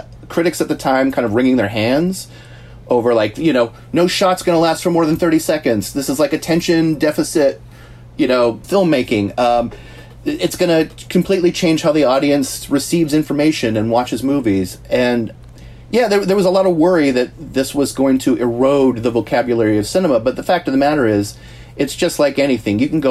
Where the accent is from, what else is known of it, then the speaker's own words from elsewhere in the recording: California, United States; I grew up in the Bay Area, and there's a very huge classic rock presence, or there was, at least in the 70s, on FM radio